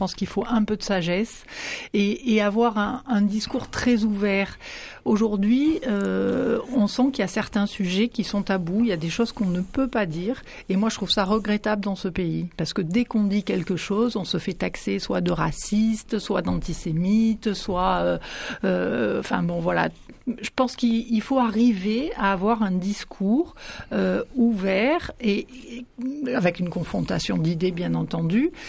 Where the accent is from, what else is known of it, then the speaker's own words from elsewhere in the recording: Brittany, France; Je suis plutôt du côté menhir, je suis bretonne. Oui, j'ai forcément des ancêtres gaulois